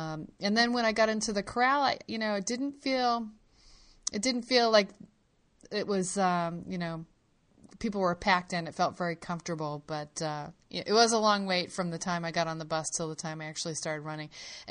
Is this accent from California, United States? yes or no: no; Boston, Massachusetts, United States; but I think growing up in Boston, Mike, and maybe you can chime in, this is like something since you're a little kid.